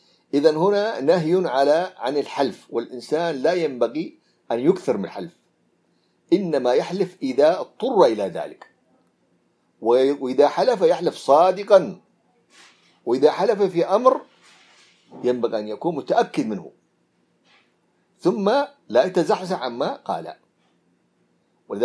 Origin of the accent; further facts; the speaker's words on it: Hadramaut, Yemen; صورة أحد الدجاجلة عندنا في حضرموت